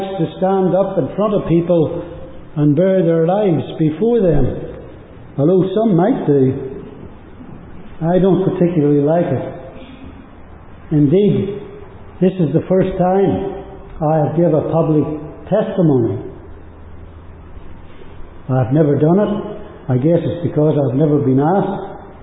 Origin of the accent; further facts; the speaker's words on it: Northern Ireland, United Kingdom; As a young boy, I grew up in Northern Ireland. I lived out in the country. The nearest village or town was probably about 7 or 8 miles away.